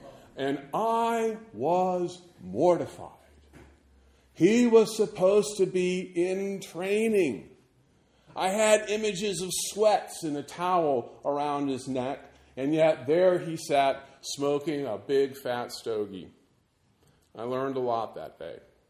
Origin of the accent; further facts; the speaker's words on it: Richmond, Virginia, United States; The next spring, my hometown was the site of the New York Yankees' top farm club.